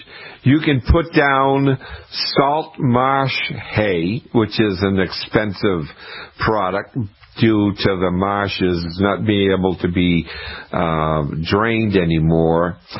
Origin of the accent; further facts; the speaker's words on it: Scituate, Massachusetts, United States; I grew up in Scituate, Massachusetts, and we lived 5 minutes from the ocean, and my dad and I would go pick up seaweed.